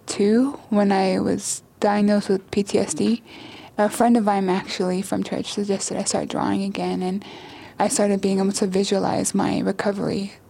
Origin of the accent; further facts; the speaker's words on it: San Jose, California, United States; now in Pacifica, United States; I grew up in Eastside San Jose, around a lot of folks who are gang affiliated